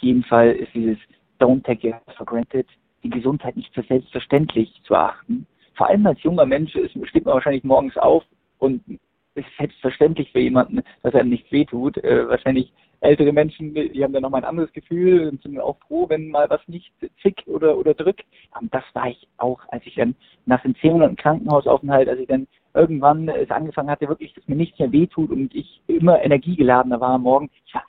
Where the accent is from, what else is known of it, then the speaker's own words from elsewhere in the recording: Bavaria, Germany; born there; ich komme gebürtig aus dem Allgäuer Bub, das war für mich das Weiteste